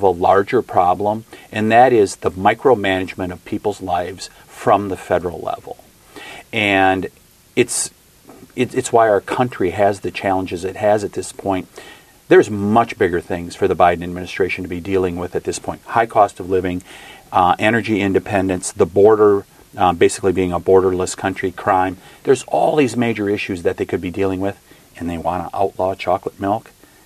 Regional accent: Wisconsin, United States; I mean, when you're in northern Wisconsin, where I come from in the winter, the sun doesn't shine much.

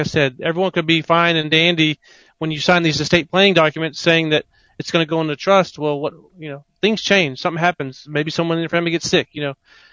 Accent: Victoria, Texas, United States; now in Houston, United States; I grew up in Victoria, Texas. Then I went to the University of Texas in Austin, and then I went to law school here in Houston. I'm in Houston, Texas now.

